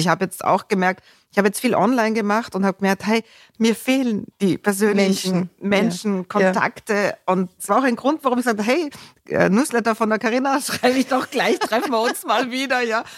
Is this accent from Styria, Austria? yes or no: yes; Graz, Styria, Austria; ich bin waschechte Grazerin, also in Graz geboren. Auch wenn viele mich dann immer fragen … warum sprichst du so Deutsch? Wir haben nie Dialekt so ausgesprochen. Und jetzt kommt sozusagen erschwerend dazu, dass ich mit einem Deutschen verheiratet bin.